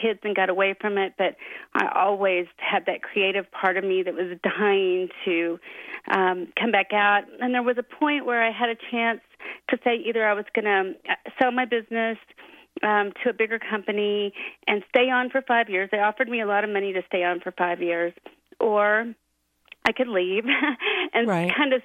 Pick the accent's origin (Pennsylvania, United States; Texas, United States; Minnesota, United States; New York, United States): Texas, United States; Austin; now in Colorado, United States; my home is Austin, Texas, or my hometown. Now I'm in Colorado.